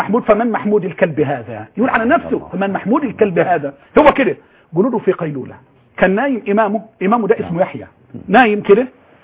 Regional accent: Egypt; مصر بلدنا

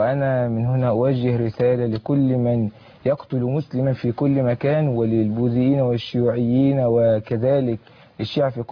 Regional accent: Egypt; أن يحفظ بلدنا مصر

